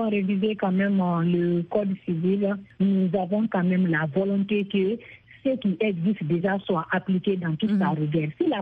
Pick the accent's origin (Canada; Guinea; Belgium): Guinea; Dans la loi, chez nous, en Guinée, le jeune garçon doit se marier à 18 ans et la petite fille à 17 ans.